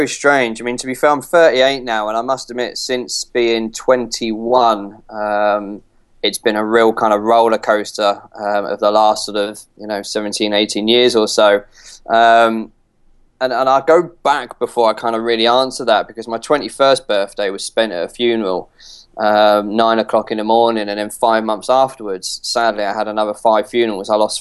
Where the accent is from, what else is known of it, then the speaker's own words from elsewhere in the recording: London, United Kingdom; moved away as an adult; And then I'm originally from London. 10 years ago, I moved 300 odd miles away